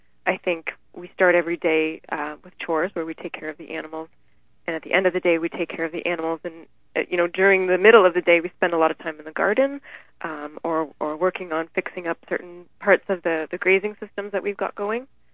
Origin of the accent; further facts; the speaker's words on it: Kitchener, Ontario, Canada; I mean, I'd really spent very little time on a farm. I'm from Kitchener. I'm from the suburbs.